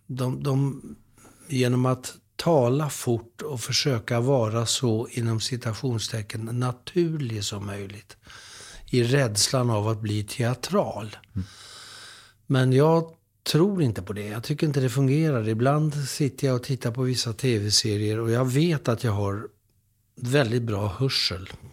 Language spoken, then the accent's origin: Swedish; Södertälje, Stockholm County, Sweden; born or raised there